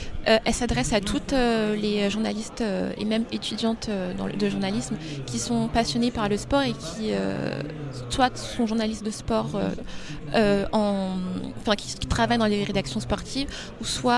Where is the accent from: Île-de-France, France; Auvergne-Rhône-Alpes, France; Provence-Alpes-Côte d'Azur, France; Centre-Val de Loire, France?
Île-de-France, France; Neuilly-sur-Marne; parce que moi je viens de Neuilly-sur-Marne dans le 93.